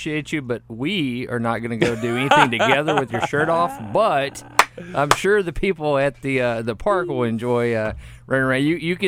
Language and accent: English; North Little Rock, Arkansas, United States; It's pretty cool because I'm actually from North Little Rock, and I worked at Wild River Country as a lifeguard the first year it was open.